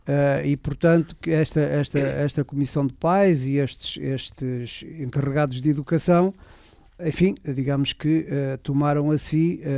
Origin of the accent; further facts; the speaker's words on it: São Clemente de Basto, Norte, Portugal; porque foi a escola para onde eu vim, de São Clemente de Basto. Eu devia ter andado dos 6 para os 7 anos